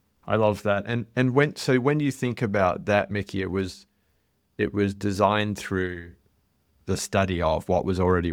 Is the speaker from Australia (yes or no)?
yes; Australia; now in United States; back in my home country of Australia